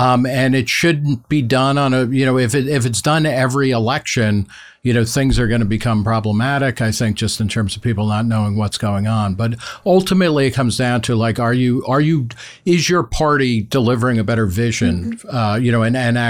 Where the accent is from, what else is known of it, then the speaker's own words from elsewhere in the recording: New Jersey, United States; I grew up in New Jersey and there's a long, coastline there.